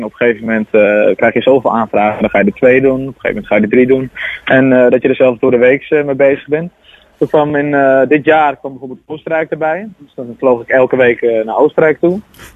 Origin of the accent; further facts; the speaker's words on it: Diemen, North Holland, Netherlands; Ik ben 21 jaar oud. Ik kom uit Diemen.